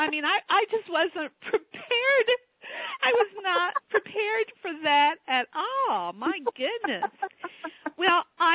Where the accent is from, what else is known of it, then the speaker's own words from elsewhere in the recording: Texas, United States; accent: Southern; What I love about it is I grew up in Texas, so I have a tiny bit. I have just a teeny tiny bit of a Southern accent that remains that people sometimes hear.